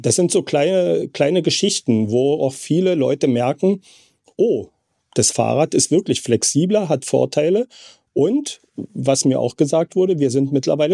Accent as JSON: {"language": "German", "region": "Berlin", "country": "Germany", "tie": "born or raised there", "also_born_or_lived": "Wismar", "lives_now": "Kiel, Germany", "said": "Ich bin zwar gebürtig in Wismar, aber seit 1965 habe ich in Berlin gewohnt, in Ostberlin, und bin da groß geworden und wohne jetzt seit einem Dreivierteljahr aus persönlichen Gründen in Kiel"}